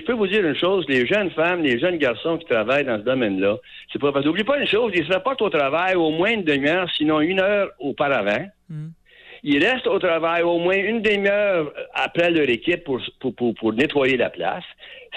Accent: Saint-Boniface, Manitoba, Canada; Et moi, je viens de Saint-Boniface, à Manitoba. J'ai travaillé de Terre-Neuve à Vancouver toute ma vie.

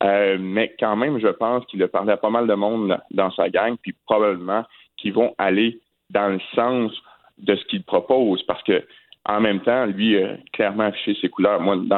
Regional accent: Terrebonne, Quebec, Canada; now in Sherbrooke, Canada; j'ai grandi à Terrebonne, sur la rive nord de Montréal. C'est une ville, quand même, une des dix grandes villes du Québec, mais qui est de plus petite taille que Sherbrooke.

